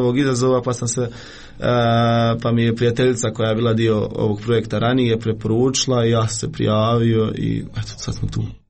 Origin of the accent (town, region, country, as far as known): Miljevina, Republika Srpska, Bosnia & Herzegovina